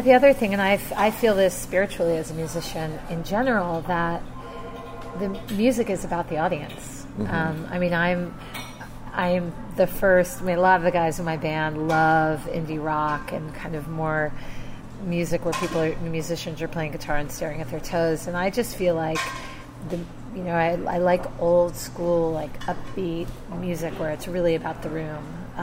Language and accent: English; Louisiana, United States; I mean, I'm from Louisiana, but I didn't really integrate that kind of Zydeco, New Orleans, Dixie vibe.